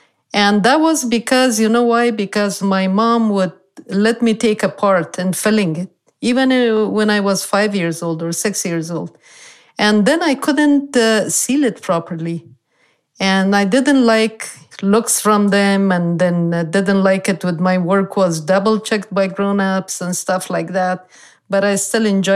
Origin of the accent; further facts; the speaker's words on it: Kabul, Afghanistan; moved away as an adult; also born or lived in Beirut, Lebanon; now in United States; I grew up in Kabul, the capital city.